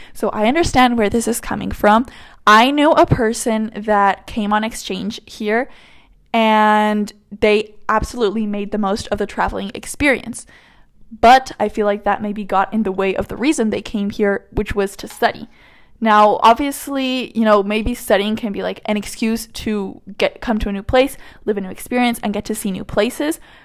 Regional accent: Medellin, Antioquia, Colombia; moved away; if I were to fall in love with somebody from my hometown in Medellin, and you know, they like are there, they have their life there and everything, but I have my life here

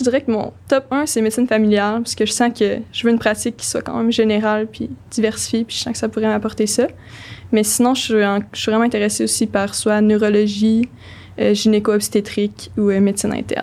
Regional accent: Quebec, Canada; now in Montreal, Canada; Je viens de l'Abitibi-Témiscamingue.

